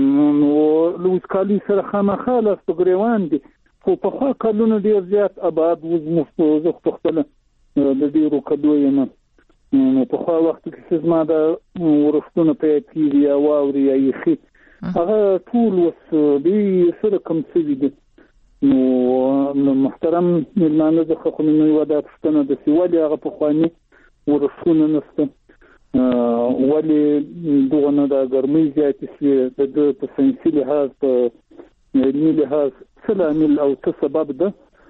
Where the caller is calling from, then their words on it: Shajoy, Zabul, Afghanistan; د زابل ولایت شاجیل ولسوالي.